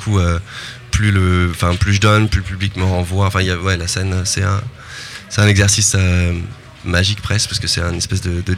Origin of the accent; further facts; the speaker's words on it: Paris, Île-de-France, France; born there; also born or lived in Picardy; Et moi j'ai vécu un petit peu en Picardie, mais je suis né à Paris et je vis à Paris.